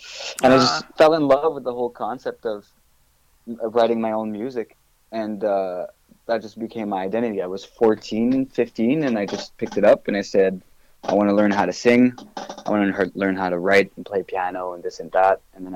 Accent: Quebec, Canada; English is a second language; especially because I'm from the French-Canadian side of Canada, And I've always wanted to speak and write English.

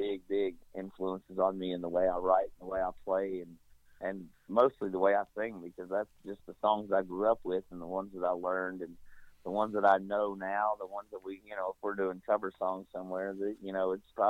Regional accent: Kentucky, United States; that's kind of what we did growing up in Central Kentucky. There wasn't, too many places to go or vacation-y things to do around where we lived.

